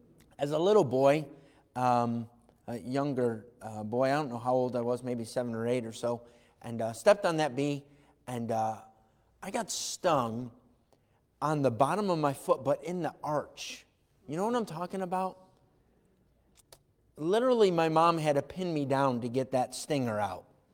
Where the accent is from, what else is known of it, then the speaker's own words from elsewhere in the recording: Irondequoit, New York, United States; now in Brockport, United States; I grew up in Irondequoit. That's, if you don't know, on the east side of town. That's when I got married and moved out to Brockport.